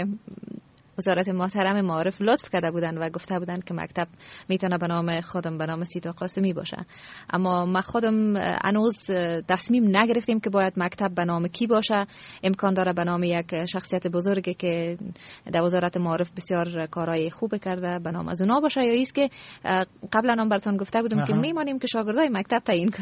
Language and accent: Persian; Afghanistan; من از افغانستان هستم، من افغانستانی هستم، مرا تنها تو افغانی صدا کن.